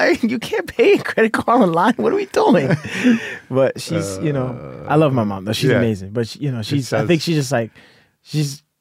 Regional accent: Brooklyn, New York, United States; I grew up in Brooklyn, in Bushwick.

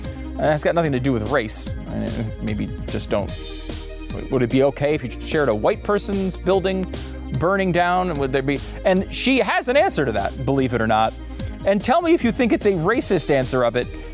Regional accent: United States; as an American, a lifelong Toronto Blue Jays fan as an American

